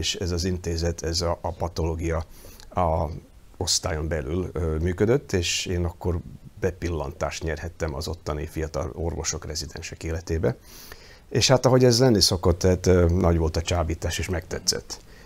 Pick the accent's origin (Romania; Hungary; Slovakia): Slovakia; Dunajská Streda, Trnava Region; also born or lived in Bratislava; Dunaszerdején születtem, és onnan végül 14 éves koromban felkerültem Pozsonyba